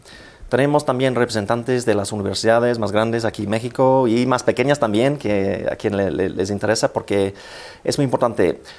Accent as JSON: {"language": "Spanish", "country": "United Kingdom", "second_language": "Spanish", "said": "yo soy un británico muy raro que habla otros idiomas."}